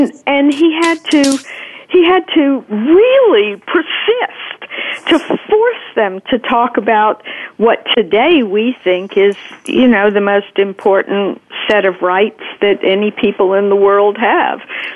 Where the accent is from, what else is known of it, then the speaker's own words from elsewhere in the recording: Alabama, United States; I grew up in Alabama